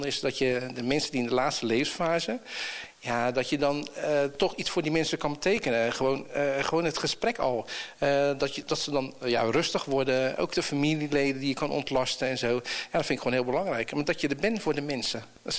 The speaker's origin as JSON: {"language": "Dutch", "town": "Bergschenhoek", "region": "South Holland", "country": "Netherlands", "said": "En ja, en ik kom dan zelf, kom ik uit Bergshoek."}